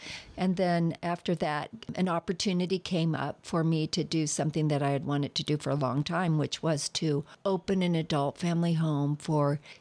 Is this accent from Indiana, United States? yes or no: yes; Indiana, United States; I come from Indiana, where we have this great, huge state fair